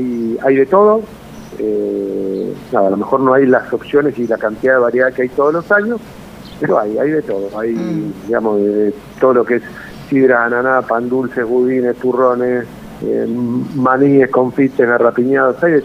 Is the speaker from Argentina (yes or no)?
yes; Argentina; nosotros tenemos una percepción como buenos argentinos